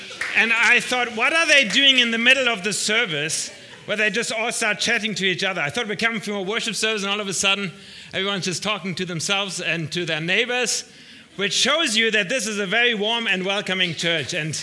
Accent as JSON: {"language": "English", "town": "Frankfurt", "region": "Hesse", "country": "Germany", "said": "So we're from Frankfurt."}